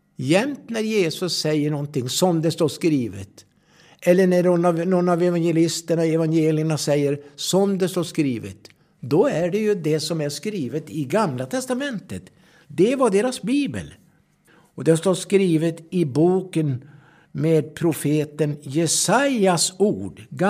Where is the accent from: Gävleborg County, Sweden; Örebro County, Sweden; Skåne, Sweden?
Gävleborg County, Sweden; Edsbyn; den församling jag tillhörde hemma i Edsbyn i södra Norrland i Hälsingland